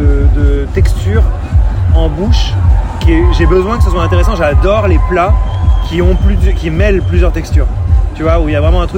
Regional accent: Normandy, France; Bah, pomme, parce que je suis normand, tu vois.

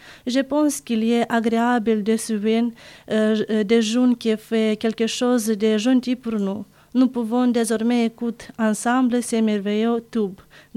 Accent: Moldova; je viens de Moldavie.

